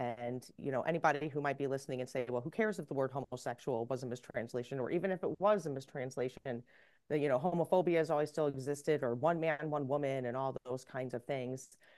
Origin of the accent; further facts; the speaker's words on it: United States; I am a filmmaker from the United States.